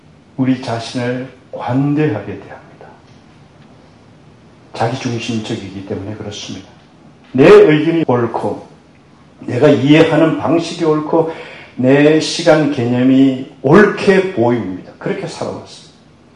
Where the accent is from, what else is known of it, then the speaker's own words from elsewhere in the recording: South Korea; also born or lived in Seoul; 저는 바닷가가 보이는 어촌에서 자랐습니다.